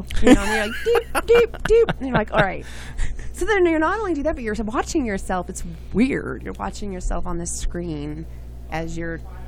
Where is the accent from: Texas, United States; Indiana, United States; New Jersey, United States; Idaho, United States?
Texas, United States; Devine; Well, growing up in Texas and Devine, everyone there has been so supportive.